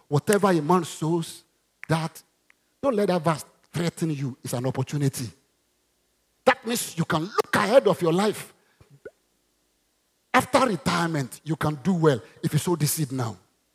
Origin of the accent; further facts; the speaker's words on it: Côte d’Ivoire; I wanted to be a farmer before I came from Ivory Coast. When I got to my village